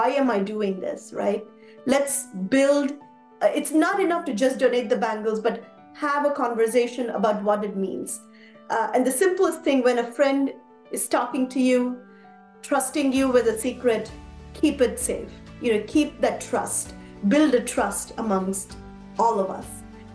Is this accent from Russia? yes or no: no; India; moved away as an adult; now in United States; I am an immigrant, and when I came from India in 98, I knew one person and that was the person I was married to in the United States.